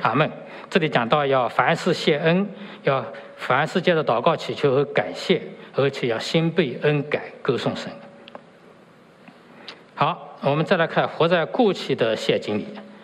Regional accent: China; 我们中国人没有这个习惯，那我们可以这个拥抱一下，握个手，是吗？我们去年回国

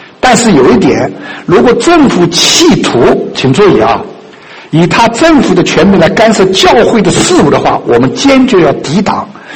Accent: China; 除了我们中国人一听和神的这部分我们是全然不知

